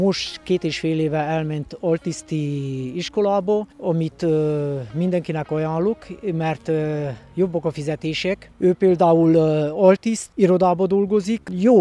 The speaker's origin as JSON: {"language": "Hungarian", "town": "Bălan", "region": "Harghita", "country": "Romania", "tie": "born or raised there", "said": "mivel én balánbányai születésű vagyok, több román van, mint magyar, könnyű volt nekem megtanulni, mert a gyermekkoromot, mivel ott ötöttem, román gyermekek között nőttem fel, meg tudtam tanulni a román nyelvet."}